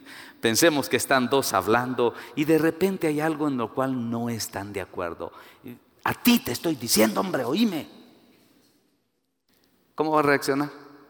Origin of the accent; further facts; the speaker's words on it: Guatemala; yo vengo de Guatemala, yo no quiero venirme a vivir aquí a México.